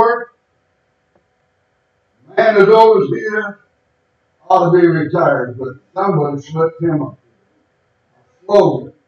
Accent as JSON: {"language": "English", "town": "Hackney", "region": "London", "country": "United Kingdom", "tie": "born there", "said": "I was born in Hackney Hospital many years ago, early in the morning"}